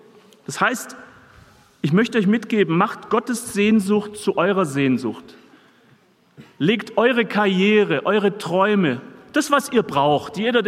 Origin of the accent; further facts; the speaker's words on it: Baden-Württemberg, Germany; ich bin Schwabe und wir Schwaben, wir händ's ja nicht so mit Geld gäbe und so.